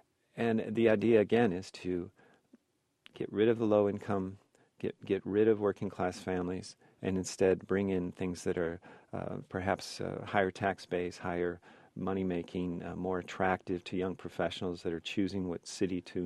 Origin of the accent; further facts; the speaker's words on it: Hyde Park, Illinois, United States; As a small kid growing up in Hyde Park, my mom was a single mom